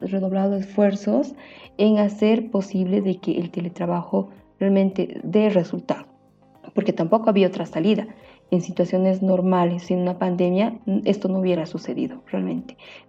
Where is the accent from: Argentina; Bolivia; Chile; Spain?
Bolivia; Yo soy de Bolivia